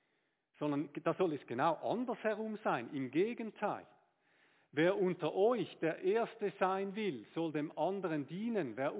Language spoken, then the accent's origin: German; Switzerland; wie wir das auch tun würden, als Schweizer mindestens